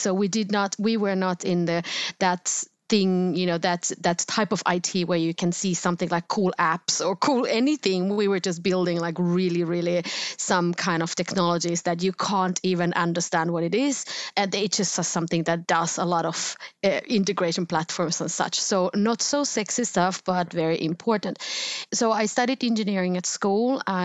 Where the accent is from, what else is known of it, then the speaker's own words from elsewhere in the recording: Helsinki, Uusimaa, Finland; English is a second language; moved away as an adult; now in Sweden; And I am from Helsinki, Finland. And these two countries are different, Finland and Sweden. So don't mess with me.